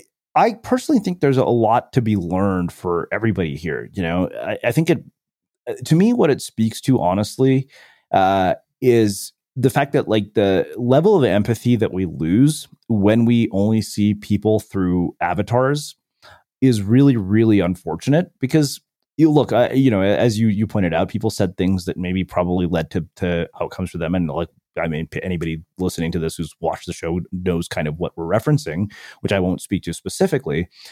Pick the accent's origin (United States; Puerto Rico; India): India; growing up in India, where, you know, when our parents were growing up, their outcomes were pretty much binary.